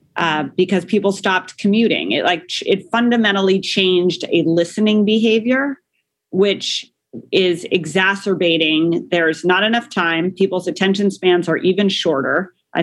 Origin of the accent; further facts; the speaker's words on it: Denver, Colorado, United States; born there; I was born in Denver, Colorado.